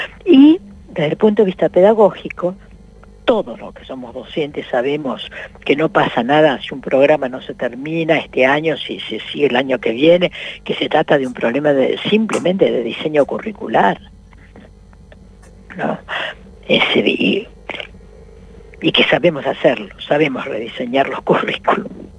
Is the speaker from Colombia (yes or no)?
no; Argentina; ¿cómo somos los argentinos?